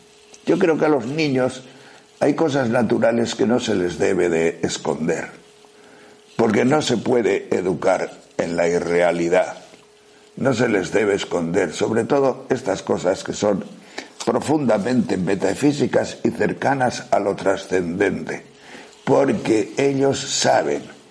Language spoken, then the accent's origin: Spanish; Castile and León, Spain; also born or lived in Asturias; con mis padres en Asturias y yo estaba en León con mi abuela. Y en aquel tiempo, cuando en el pueblo, mi pueblo, se recibía una carta